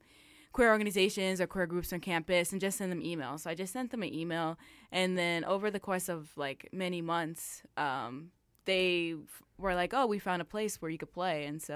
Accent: New York City, New York, United States; now in Albany, United States; And I'm from New York City and based in Albany.

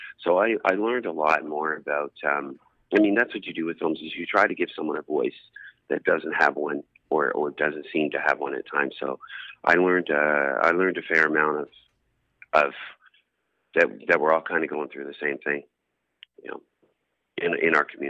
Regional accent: Halifax, Nova Scotia, Canada; Oh, well, it's kind of oddly different, but universal.

